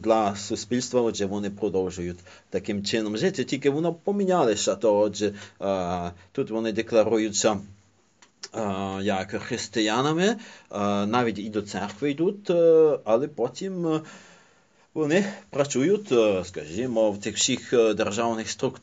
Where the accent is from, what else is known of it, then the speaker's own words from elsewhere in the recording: Lviv, Lviv Oblast, Ukraine; З іншого боку, як галичанин, львів'янин, ну, є дволичною особою.